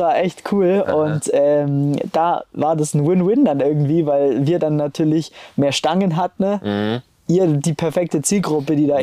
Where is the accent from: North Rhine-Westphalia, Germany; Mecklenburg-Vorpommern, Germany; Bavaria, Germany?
Bavaria, Germany; Kempten; Ich komme ja quasi aus Kempten.